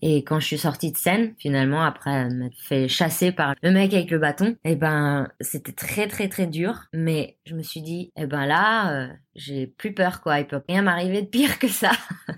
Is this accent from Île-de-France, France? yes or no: yes; Samois-sur-Seine, Île-de-France, France; J'ai grandi à Samoa-sur-Seine